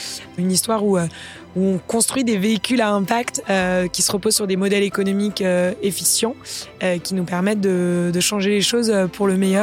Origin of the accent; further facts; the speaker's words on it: Paris, Île-de-France, France; j'ai grandi à Paris avec des parents qui faisaient des professions libérales